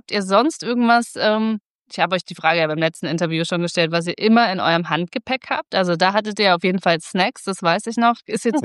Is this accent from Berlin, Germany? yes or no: no; Erfurt, Thuringia, Germany; ja, ich bin eine Erfurter Puffbohne.